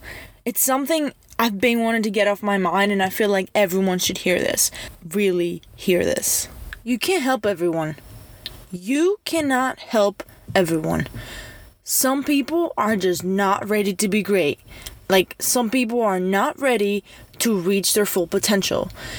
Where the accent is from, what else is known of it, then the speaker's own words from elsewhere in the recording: Crete, Greece; I grew up, I was born and raised in Greece, and as a young girl in Greece